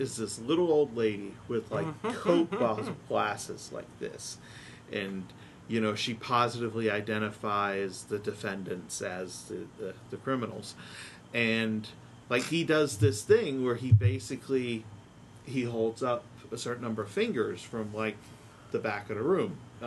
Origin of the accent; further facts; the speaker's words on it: Florida, United States; We didn't have Piggly Wigglies around where I grew up in Florida